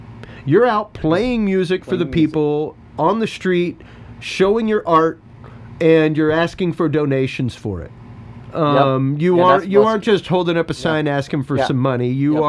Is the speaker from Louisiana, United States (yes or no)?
yes; Louisiana, United States; Even me as a Cajun, we're in danger of losing a lot of our culture because it's not written down